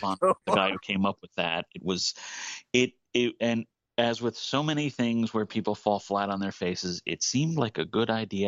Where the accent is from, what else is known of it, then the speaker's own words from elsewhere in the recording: Suffolk, Virginia, United States; from Suffolk, Virginia